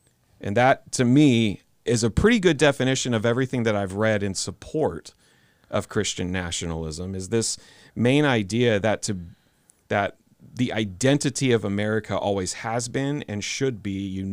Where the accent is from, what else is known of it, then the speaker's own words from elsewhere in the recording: Mississippi, United States; living and growing up in Mississippi, going to the small country churches that we went